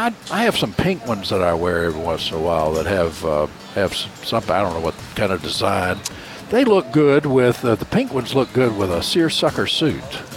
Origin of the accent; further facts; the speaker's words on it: Rocky Mount, North Carolina, United States; And when I grew up in Rocky Mountain, you couldn't, there weren't Christmas tree places to buy Christmas trees, fresh Christmas trees.